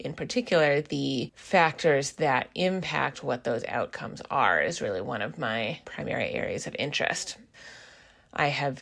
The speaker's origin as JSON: {"language": "English", "town": "Seattle", "region": "Washington", "country": "United States", "also_born_or_lived": "East Coast, United States", "said": "I am originally from the Seattle area and went to the East Coast of the U.S. for undergraduate and medical school and came back to Seattle for my pediatrics residency training"}